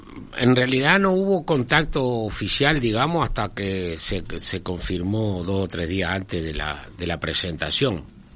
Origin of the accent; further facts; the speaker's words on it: Melo, Cerro Largo, Uruguay; born there; En realidad nací en Melo, pero mi familia es toda de Fraile Muerto.